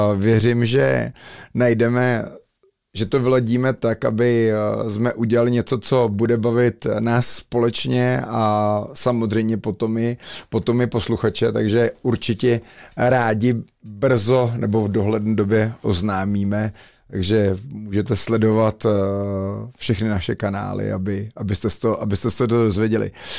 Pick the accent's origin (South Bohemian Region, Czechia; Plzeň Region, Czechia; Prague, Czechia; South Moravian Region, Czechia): Plzeň Region, Czechia; Plzeň; já jako Plzeňák, tak špatně načepovaný